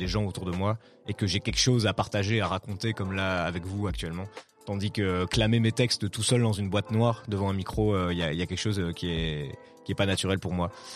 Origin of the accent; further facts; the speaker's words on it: Lille, Hauts-de-France, France; also born or lived in Paris; De base, je suis originaire de Lille.